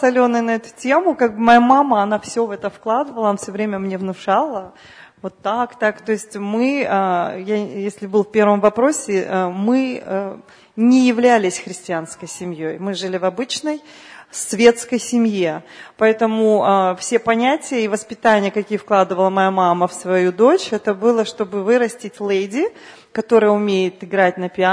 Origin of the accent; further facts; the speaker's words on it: Chișinău, Moldova; я родом с Молдавии. Родилась, выросла, вышла замуж, родила детей в одном городе, Кишиневе, столица Молдавской республики бывшей.